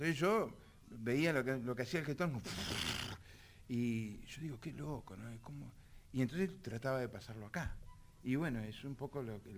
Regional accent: La Plata, Buenos Aires Province, Argentina; Yo soy porteño, pero mal criado allá, ¿viste?

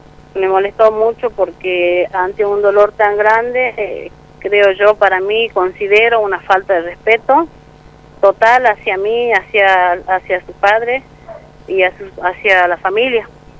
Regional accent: Zanja Honda, Salta, Argentina; now in Tartagal, Argentina; Yo soy de Zanja Honda, pero vivo acá en Tartagal, en el barrio Norte Grande.

